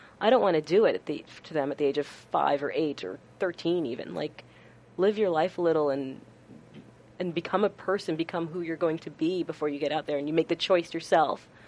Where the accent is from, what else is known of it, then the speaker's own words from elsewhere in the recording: New York, United States; I did. I grew up in Westchester County.